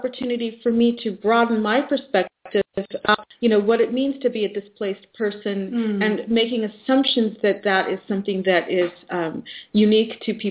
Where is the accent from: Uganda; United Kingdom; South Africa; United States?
South Africa; my family, when I was born, South Africa, because I'm from South Africa